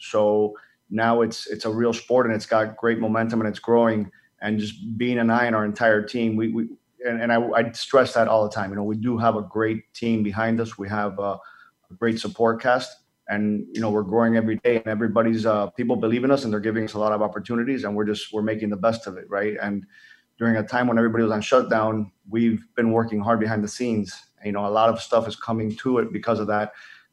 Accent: Dominican Republic; I grew up in the Dominican Republic

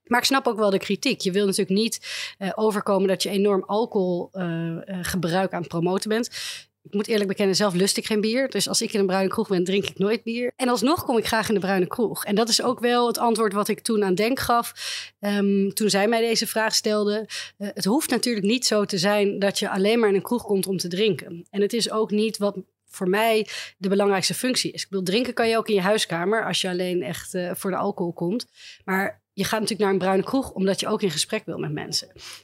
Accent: Amsterdam, North Holland, Netherlands; We hoeven dus als Amsterdammers ook niet te accepteren.

